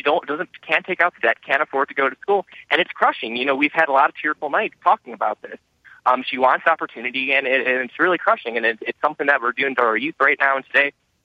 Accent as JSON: {"language": "English", "region": "Ohio", "country": "United States", "tie": "born or raised there", "said": "I grew up in Lorain County, a home of Oberlin College, probably one of the most selective and most expensive institutions out there."}